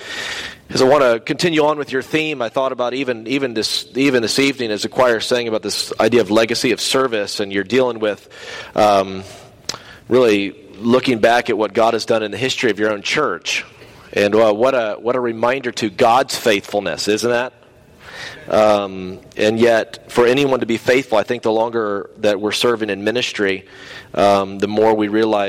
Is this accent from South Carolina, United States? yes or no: yes; Simpsonville, South Carolina, United States; And I grew up in Simpsonville, South Carolina. I was a redneck little kid growing up there.